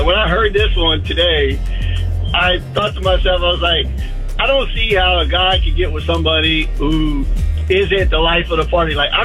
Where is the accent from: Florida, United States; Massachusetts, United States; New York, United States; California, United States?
Florida, United States; Cocoa; I'm from Coco.